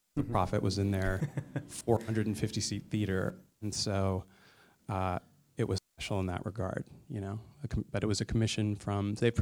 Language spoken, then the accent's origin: English; Pennsylvania, United States; features my hometown, Eastern Pennsylvania, places I'm very familiar